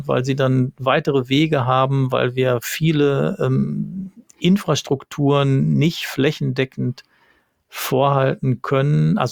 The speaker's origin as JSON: {"language": "German", "region": "North Rhine-Westphalia", "country": "Germany", "said": "Ich komme aus dem Ruhrgebiet"}